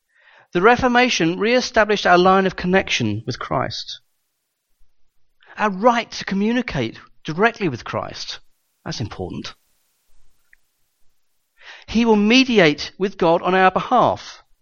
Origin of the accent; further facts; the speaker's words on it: United Kingdom; Being a Brit, I understand this better than most